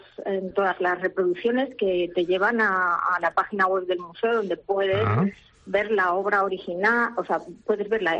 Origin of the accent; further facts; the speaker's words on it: Valencian Community, Spain; yo soy valenciana.